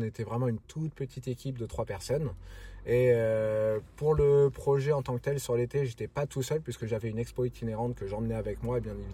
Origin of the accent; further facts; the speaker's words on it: Val-de-Reuil, Normandy, France; moved away as an adult; also born or lived in Rouen / La Rochelle / Nancy; J'ai fait toute ma scolarité à Val-de-Reuil jusqu'au lycée. Et puis ensuite, pour les études supérieures, je suis parti ailleurs.